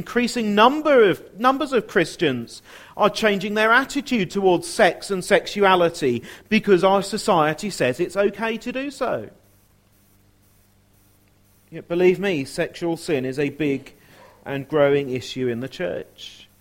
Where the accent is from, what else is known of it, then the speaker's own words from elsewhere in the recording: United Kingdom; we say, well, we're British. We don't talk about that kind of thing very much.